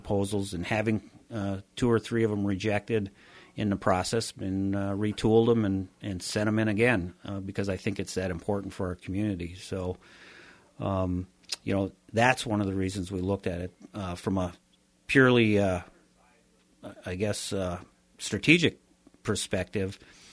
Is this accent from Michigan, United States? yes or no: yes; Keweenaw, Michigan, United States; I was born and raised in Keweenaw. I've lived here, even though I've worked in Marquette for 25 or 28 years. I've lived here in Houghton, this is my home.